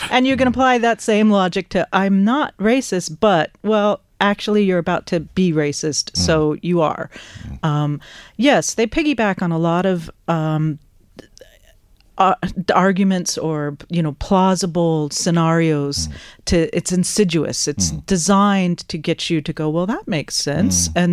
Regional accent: United States; moved away as an adult; now in Ireland

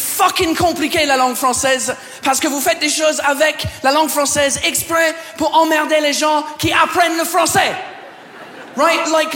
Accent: England, United Kingdom; French is a second language; now in France; je viens pas d'ici, je viens de l'Angleterre.

